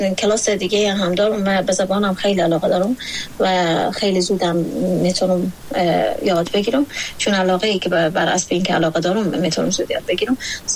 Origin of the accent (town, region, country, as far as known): Afghanistan; born or raised there